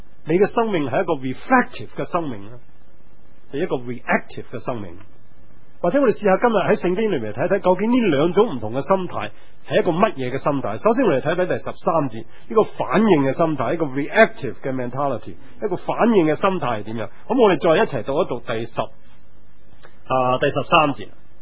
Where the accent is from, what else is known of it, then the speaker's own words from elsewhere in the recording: Guangdong, China; 就好似我哋广东人话